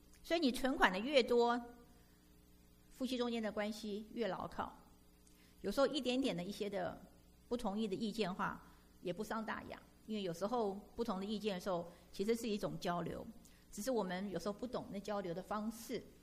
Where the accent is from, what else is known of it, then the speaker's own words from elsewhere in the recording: China; now in United States; 那我们中国人的文化呢，我们很不习惯做这些东西。可是你要知道，你现在是在美国